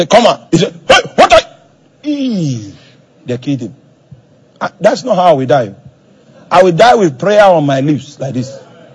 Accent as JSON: {"language": "English", "country": "Nigeria", "said": "I'm Nigerian. My father is Nigerian."}